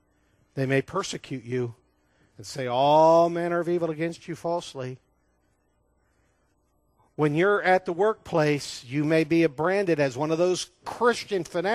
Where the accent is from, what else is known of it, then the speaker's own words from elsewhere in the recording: Ohio, United States; I grew up in Ohio, lake effect snow. You've heard of that? I lived that growing up.